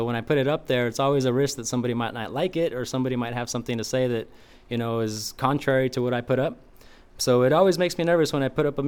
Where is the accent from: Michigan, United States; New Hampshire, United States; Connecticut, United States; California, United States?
California, United States; Pacoima; I'm a part of Pacoima. I grew up in Pacoima. I love Pacoima. I grew up on Laurel Canyon, Van Nuys, and my childhood memories are all on the streets of Pacoima.